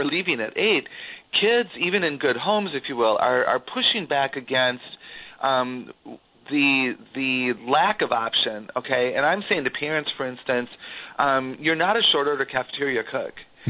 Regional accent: Wauwatosa, Wisconsin, United States; now in Green Bay, United States; I grew up in Wauwatosa, a suburb of Milwaukee, and went to Wauwatosa East High School, the Red Raiders

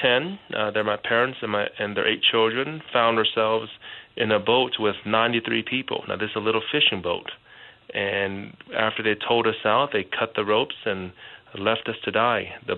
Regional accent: Arkansas, United States; also born or lived in Vietnam; I tell them that I'm ethnic Chinese. I was born in Vietnam, but I grew up in a foreign country called Arkansas.

